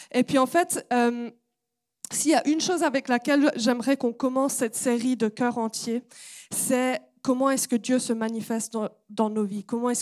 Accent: Switzerland; je suis suisse de base.

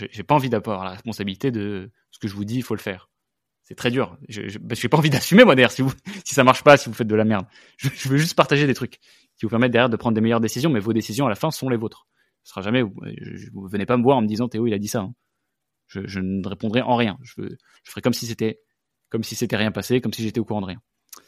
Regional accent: France; accent: French; je parle avec mon accent français qui prononce de l'anglais

